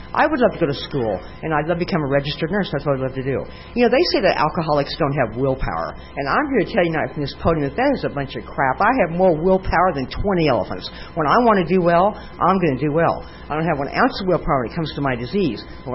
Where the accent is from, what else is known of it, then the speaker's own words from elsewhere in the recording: Nebraska, United States; But, you know, I grew up in Nebraska.